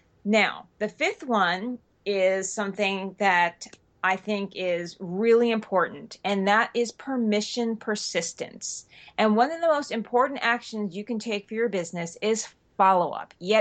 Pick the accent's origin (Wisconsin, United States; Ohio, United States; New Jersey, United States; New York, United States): New York, United States; Leave earlier, because as a New Yorker, I was brought up that what on time actually means is early.